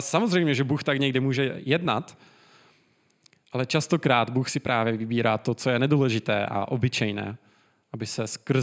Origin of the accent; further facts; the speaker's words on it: Šumperk, Olomouc Region, Czechia; Asi jako kdybych já možná šel do Šumperka, odkud pocházím